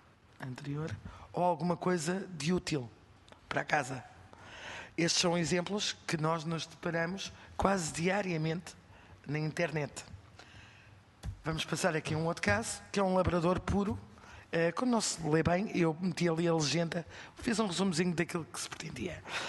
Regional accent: Figueira da Foz, Centro, Portugal; Eu sou natural da Figueira da Foz.

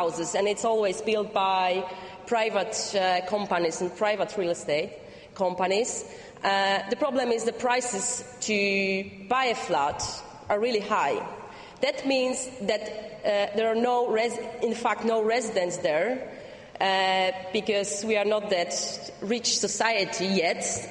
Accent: Gdańsk, Pomeranian Voivodeship, Poland; Because I'm coming from Gdańsk, from the north of Poland, very dynamic city, especially in the last years.

